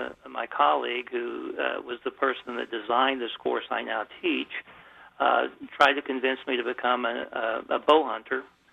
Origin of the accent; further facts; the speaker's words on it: Texas, United States; I grew up in Texas, and there, most of the land was under lease, and if you didn't know someone who had a lease that you could hunt on, then there was no place to go.